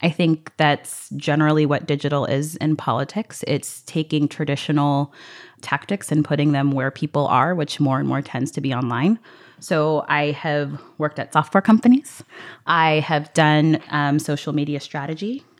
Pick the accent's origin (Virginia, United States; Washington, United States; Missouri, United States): Virginia, United States; Chesapeake; So I grew up in Chesapeake, Virginia. Both of my parents are from Zimbabwe, which is a small country just north of South Africa.